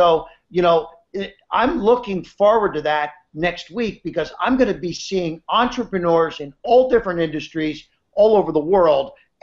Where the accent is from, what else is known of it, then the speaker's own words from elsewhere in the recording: United States; I said, look, I'm this guy from America filling all the airwaves over there with these late night TV shows